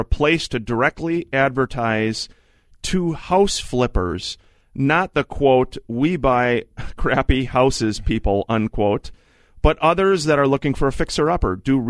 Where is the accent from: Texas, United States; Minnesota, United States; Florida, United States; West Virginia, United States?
Minnesota, United States; New Prague; She bought the home that we grew up in down in New Prague